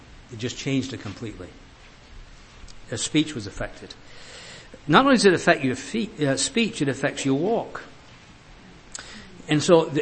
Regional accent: Leeds, Yorkshire and the Humber, United Kingdom; One time we lived in a house in Leeds, my hometown, and my wife and I, and you open the front door, you're on the street.

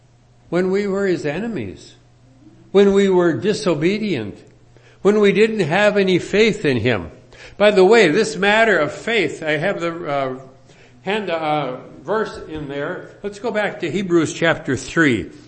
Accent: Green Bay, Wisconsin, United States; When I grew up in Green Bay, Wisconsin, about three blocks up the street, there was the Oddfellows home.

